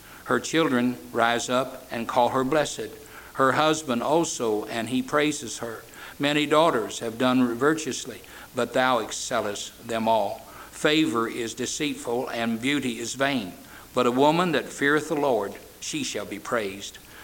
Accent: Fillmore, Indiana, United States; I grew up right outside of Fillmore, Indiana. It's a big town.

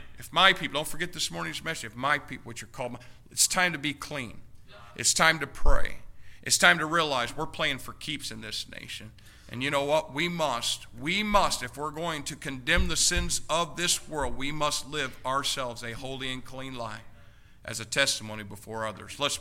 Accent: Indiana, United States; Lord, Indiana, this is my home state. This is where I was born. This is where I was raised. This is where I was educated.

